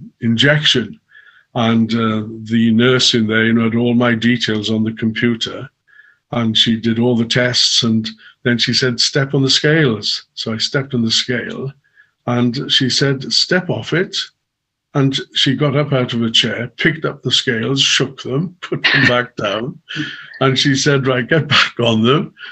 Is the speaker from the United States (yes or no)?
no; Llanybydder, Wales, United Kingdom; now in London, United Kingdom; growing up in Llanabadda, going to Lampeter School